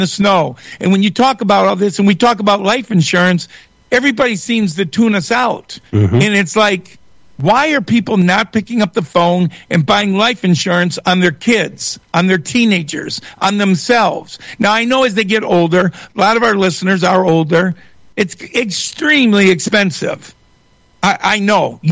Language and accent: English; Shelby Township, Michigan, United States; we were your typical 1966 family growing up in America. And I said, Dad's gone. He's not going to go to work. He had just bought this beautiful three-bedroom home for us in Shelby Township a year ago in 1965.